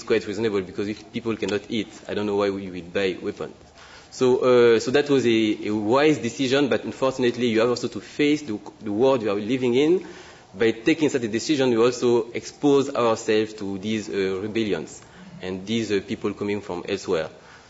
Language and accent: English; Gabon; also born or lived in Mali / France; I've been living in many different countries. I was born in Mali, grew up in Gabon, in Central Africa, did my undergrad and my graduate studies in France